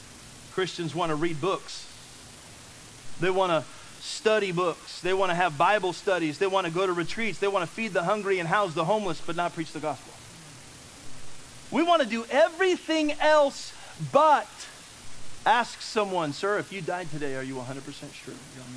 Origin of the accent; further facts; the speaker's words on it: Philippines; Yes, I'm a Filipino.